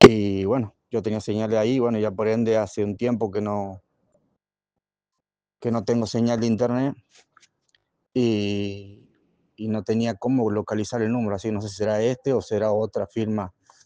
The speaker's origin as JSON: {"language": "Spanish", "town": "Quimilí", "region": "Santiago del Estero", "country": "Argentina", "said": "Soy de Quimilí. Yo tengo un internet aquí en Quimilí que es de ahí de Charata."}